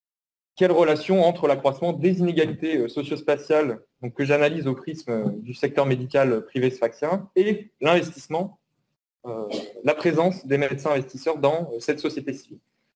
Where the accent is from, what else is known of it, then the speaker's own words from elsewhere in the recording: Auvergne-Rhône-Alpes, France; Merci Elodie de m'avoir rapproché un peu de chez moi dans le Nord-Isère.